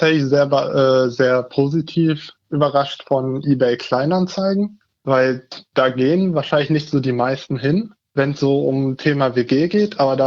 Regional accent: Hanover, Lower Saxony, Germany; ich komme aus der Region Hannover. Und bin da jetzt in Hannover Auszubildender.

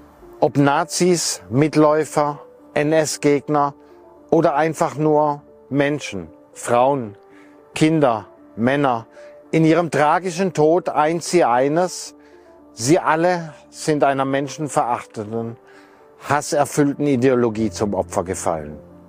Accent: Pforzheim, Baden-Württemberg, Germany; am Beispiel der Geschichte meiner Heimatstadt Pforzheim

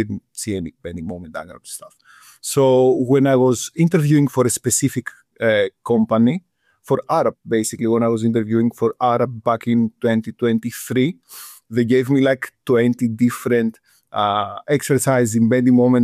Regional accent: Greece; moved away as an adult; now in United Kingdom; I'm originally from Greece. Everything about me speaks Greece. So originally from Greece, I studied in the Greek university civil engineering back in the day. I finished in 2017. Then in 2019, I came to the UK to pursue a PhD in civil engineering.

